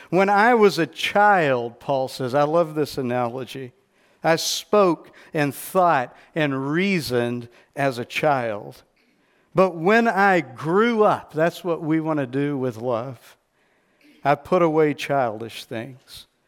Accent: Texas, United States; When I was growing up in Texas, I heard an old love song by a country singer

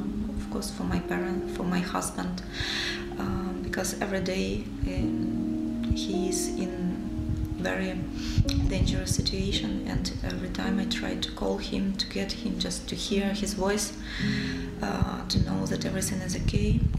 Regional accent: Kyiv, Ukraine; moved away as an adult; now in Nowy Targ, Poland; I'm an English and Spanish teacher. I'm from Kyiv, Ukraine, but last 2 weeks, my children and I have been living here in Nowy Targ in Poland.

